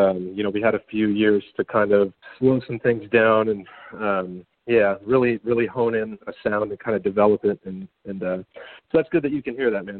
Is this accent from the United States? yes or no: yes; Illinois, United States; also born or lived in Tulsa; I spent about 8 years there after college. I'm originally from Illinois, and had come to Oklahoma in the early 2000s